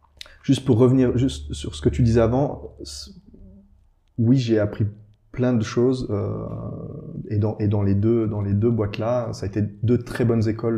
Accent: Briey, Grand Est, France; Ouais, je suis originaire du côté de Briey.

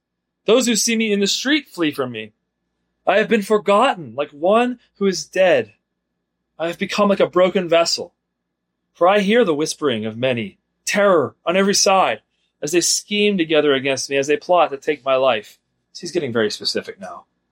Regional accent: Ireland; Look, we are both Irish, so it gets emotional sometimes, right?

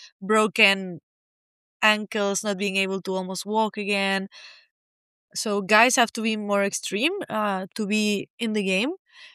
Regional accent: Canary Islands, Spain; I'm from Spain, Fuerteventura.

